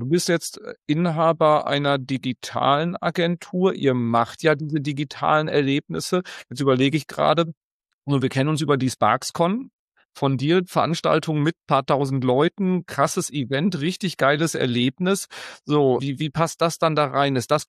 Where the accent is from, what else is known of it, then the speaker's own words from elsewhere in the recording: North Rhine-Westphalia, Germany; ich komme ja aus dem Sauerland